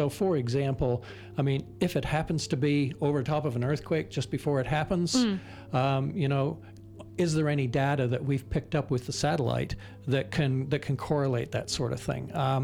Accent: Canada; I'm Canadian, not American, if you're wondering about my accent. So it was a big deal. I'm from a town of 500 people

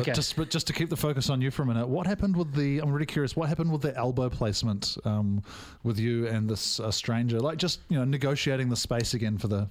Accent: New Zealand; one of the true joys of this show as a Kiwi is watching the two leads, both being New Zealanders

